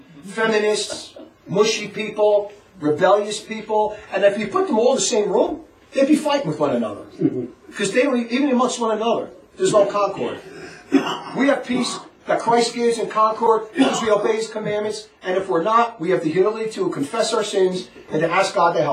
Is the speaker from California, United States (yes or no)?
no; Newark, New Jersey, United States; I was never like that anyway when I grew up, so I'm glad I grew up in Newark in the city where I grew up.